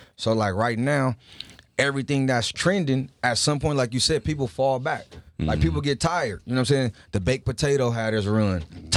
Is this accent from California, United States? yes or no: yes; Compton, California, United States; I was inspired where I grew up. born and raised in Compton.